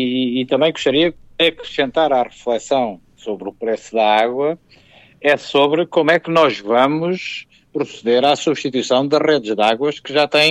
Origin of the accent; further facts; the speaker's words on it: Salvaterra de Magos, Santarém, Portugal; Eu sou de Salvaterra de Magos